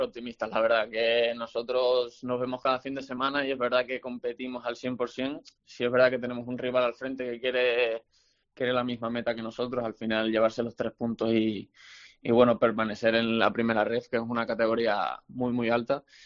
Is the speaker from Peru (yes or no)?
no; Canary Islands, Spain; Yo soy de Tenerife y es verdad que llegar aquí con el frío y demás, pues se me hizo un poco difícil.